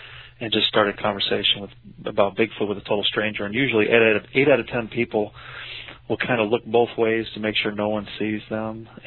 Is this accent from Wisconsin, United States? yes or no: no; Florida, United States; moved away as an adult; I grew up in Florida from the age I was 6 till, I guess, how old was I, 29 when I left.